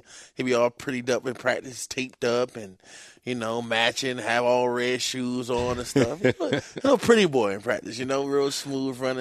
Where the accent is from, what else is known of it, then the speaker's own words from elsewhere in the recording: New Jersey, United States; now in Florida, United States; No, I'm from Jersey.